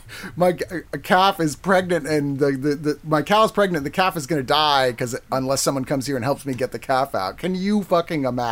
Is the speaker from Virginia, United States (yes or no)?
yes; Virginia, United States; Well, yeah, all right, so I'm from Virginia, and the … would tour through Virginia a lot.